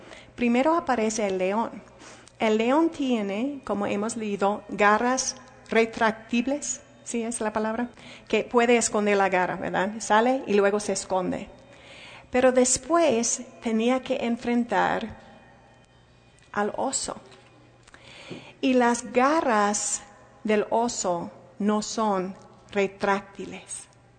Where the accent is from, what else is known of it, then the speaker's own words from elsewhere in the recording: Chicago, Illinois, United States; Pues yo me imagino, vengo de Wisconsin, Chicago, esta área, y allí tenemos osos negros